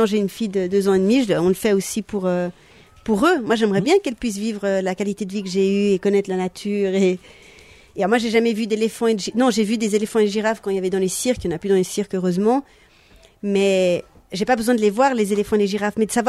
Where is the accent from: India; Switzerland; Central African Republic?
Switzerland; j'allais commencer à lui expliquer que je venais de Suisse